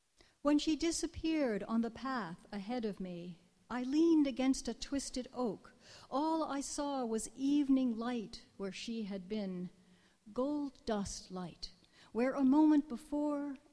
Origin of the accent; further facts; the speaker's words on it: France; I grew up partly in France